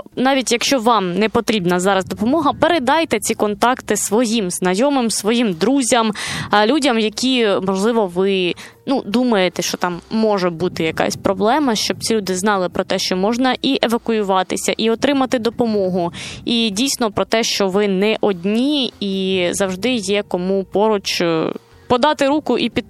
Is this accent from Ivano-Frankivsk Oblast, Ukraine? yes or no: no; Kherson, Kherson Oblast, Ukraine; І ми, як херсонці, в принципі, ми просто бачили всю цю колосальну роботу